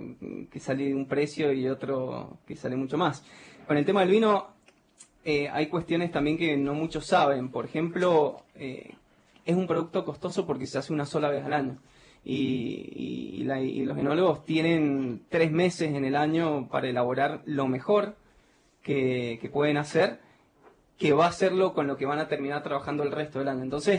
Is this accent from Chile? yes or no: no; Mendoza, Argentina; porque somos mendocinos